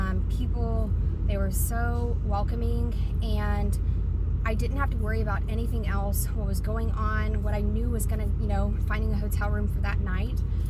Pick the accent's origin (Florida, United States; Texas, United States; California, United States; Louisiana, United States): Texas, United States; Houston; I am originally from the Houston area, have traveled quite a bit, lived in different places around Texas.